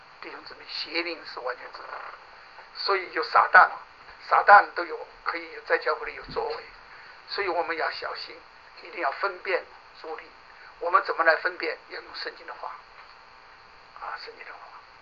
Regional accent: China; also born or lived in Shanghai; 因为我从大陆来

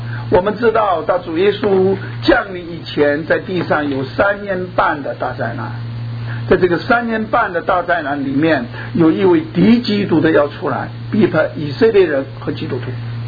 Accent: China; 那么因为我是从大陆来

